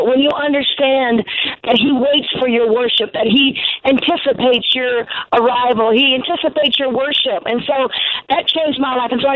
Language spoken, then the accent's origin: English; Normal, Illinois, United States; born there; Well, I was born in Normal, Illinois. Some people question if I'm normal, but I was born in the city of Normal, Illinois